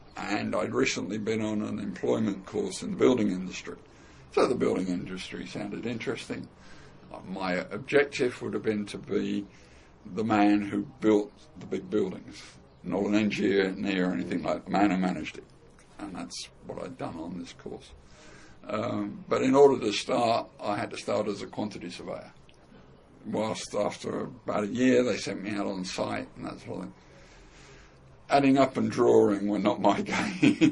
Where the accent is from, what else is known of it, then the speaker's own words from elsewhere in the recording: London, United Kingdom; I'm a Londoner. I was born in Crisis Week before the Second World War. Had a normal London suburban schooling.